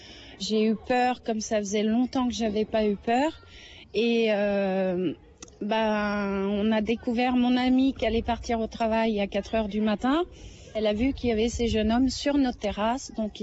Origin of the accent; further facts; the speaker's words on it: Paris, Île-de-France, France; Je viens de Paris.